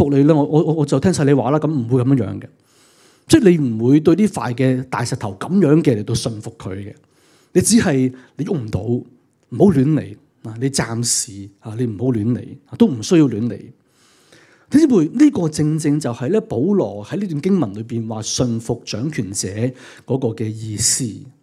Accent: Hong Kong; 我想今时今日，作为香港人，大家都完全全体会到这一点

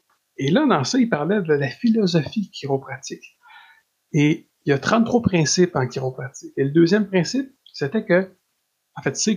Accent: Trois-Rivières, Quebec, Canada; Donc, je viens de Trois-Rivières.

